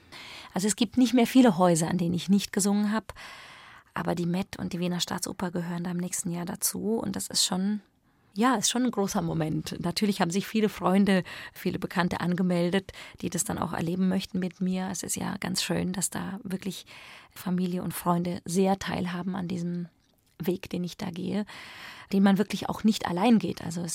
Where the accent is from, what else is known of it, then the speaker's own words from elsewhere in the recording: Bavaria, Germany; now in Vienna, Austria; Wien ist auch irgendwie meine Heimat, also deutschsprachig und ich habe in Salzburg studiert, ich komme aus Bayern, deswegen, das ist nicht weit weg.